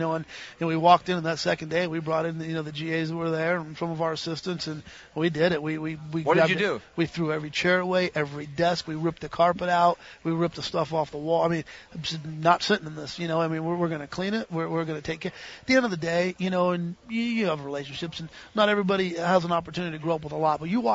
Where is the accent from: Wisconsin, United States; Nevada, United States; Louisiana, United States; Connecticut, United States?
Nevada, United States; Las Vegas; And, you know, I'm from Vegas. I've been here 7 years now